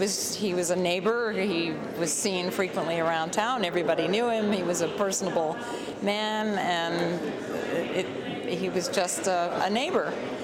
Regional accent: Stockbridge, Massachusetts, United States; I grew up in Stockbridge, Massachusetts, and my father, who was an opera singer, was traveling a good deal

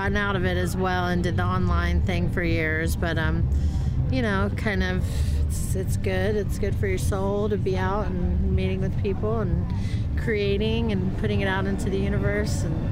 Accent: Asheville, North Carolina, United States; I'm from Asheville, North Carolina.

